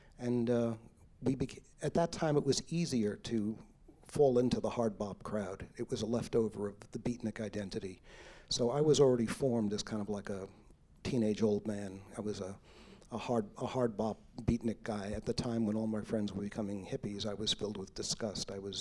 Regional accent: Bensonhurst, New York, United States; I grew up in Bensonhurst, which was the home of a lot of gangs and a lot of … type doo-wop groups.

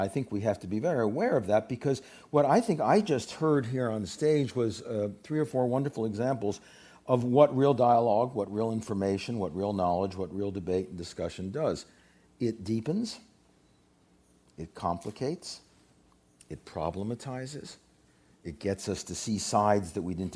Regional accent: United States; since I'm an American academic, I can afford perhaps to be a little more blunt about these things

